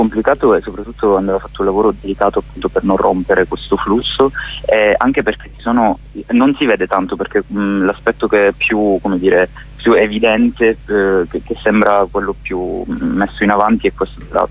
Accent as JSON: {"language": "Italian", "town": "Palermo", "region": "Sicily", "country": "Italy", "also_born_or_lived": "Turin", "lives_now": "Trento, Italy", "said": "io sono di Palermo, poi mi sono trasferito a Torino, adesso sono a Trento, quindi mi sono spostato tanto"}